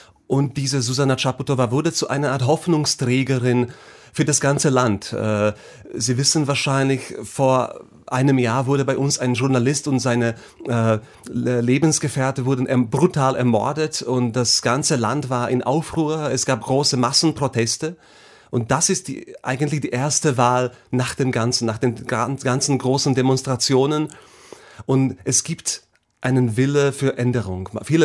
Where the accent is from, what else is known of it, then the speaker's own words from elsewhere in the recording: Slovakia; first language Slovak; German is a second language; Also ich habe das Buch 2016 in meiner Heimat publiziert auf Slowakisch, das ist meine Muttersprache.